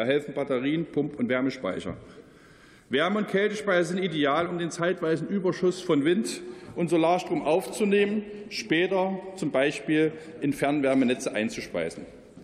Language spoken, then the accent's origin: German; Thuringia, Germany; Und nicht nur als Thüringer sage ich, Strom muss dort erzeugt werden, wo er verbraucht wird